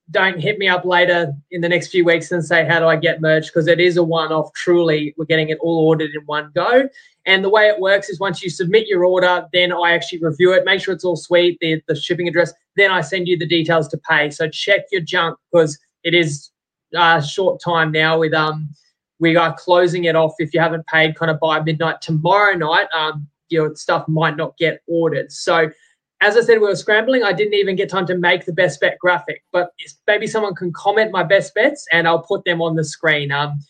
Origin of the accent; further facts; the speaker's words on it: Queensland, Australia; I'm a Queenslander, take this for what it's worth.